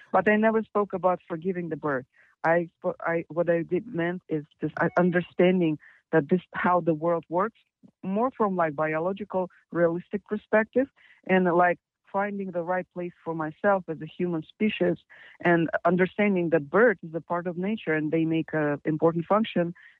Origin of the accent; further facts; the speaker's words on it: Kazakhstan; I'm from Kazakhstan